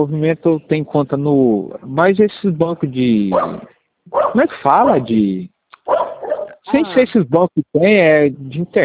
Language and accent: Portuguese; Paraná, Brazil; moved away as an adult; now in Cuiabá, Brazil; eu sou do Paraná, eu moro lá, minha família mora tudo lá. Tô aqui em Cuiabá quase 5 anos já.